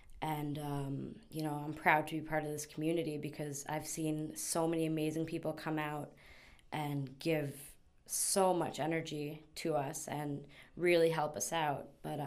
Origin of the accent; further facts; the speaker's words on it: Rockaway, New York, United States; Rockaway resident. … I grew up here my whole life. It's been my hometown, my heart, my love, my soul.